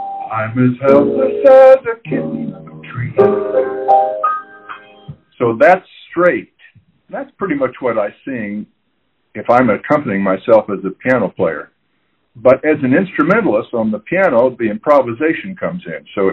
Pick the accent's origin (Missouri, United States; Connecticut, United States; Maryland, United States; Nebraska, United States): Missouri, United States; Kansas City; I was born in Kansas City, Missouri. I lived here most of my life, except for a year and a half or 2 years.